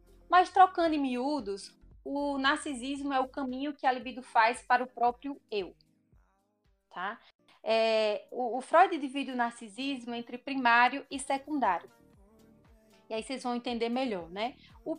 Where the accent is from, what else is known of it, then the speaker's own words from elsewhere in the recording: Natal, Rio Grande do Norte, Brazil; now in Curitiba, Brazil; Sou natalense, mas habito em terras curitibanas.